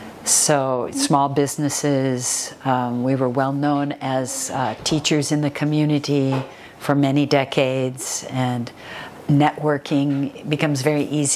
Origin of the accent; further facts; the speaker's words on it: Seattle, Washington, United States; I was raised in the Seattle area, so this would not be true in more country settings, but it was certainly true where I lived.